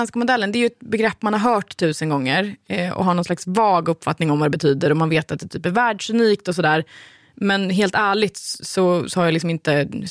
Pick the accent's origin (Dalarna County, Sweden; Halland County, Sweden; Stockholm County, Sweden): Stockholm County, Sweden; Nacka; Jag är ju också från Nacka.